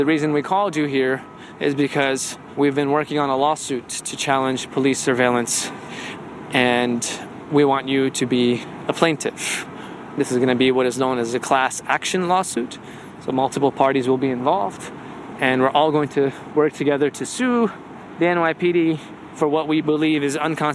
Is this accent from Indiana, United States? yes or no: no; New York, United States; For a long time, I was not able to grieve as a New Yorker because I was so worried as a Muslim.